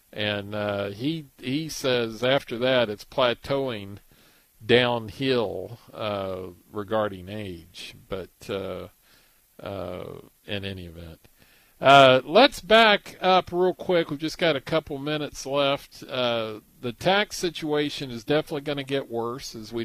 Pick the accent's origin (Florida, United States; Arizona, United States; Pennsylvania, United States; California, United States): California, United States; Pasadena; I grew up over in Pasadena